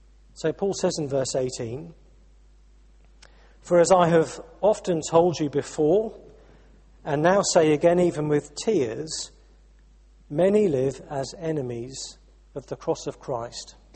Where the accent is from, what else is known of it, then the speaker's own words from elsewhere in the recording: United Kingdom; Like many of us in this room, I'm a British citizen.